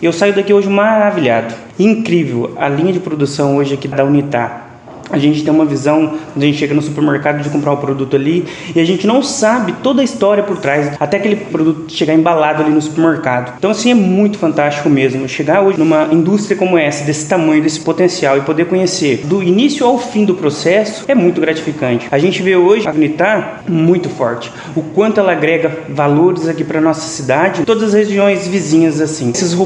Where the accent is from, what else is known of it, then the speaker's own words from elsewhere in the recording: Ubiratã, Paraná, Brazil; porque eu sou de Ubiratã, nasci e cresci aqui em Ubiratã.